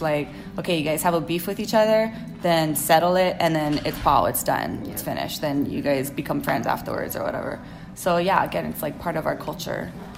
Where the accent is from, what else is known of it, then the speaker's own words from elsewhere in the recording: Hawaii, United States; moved away; Being up here in the mainland, you know, there was, it almost made my identity stronger as a Hawaiian just because there weren't as many up here.